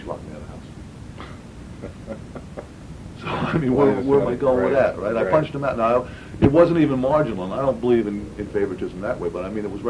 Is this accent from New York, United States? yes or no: yes; Brooklyn, New York, United States; born there; Well, I was born in Brooklyn, 1943.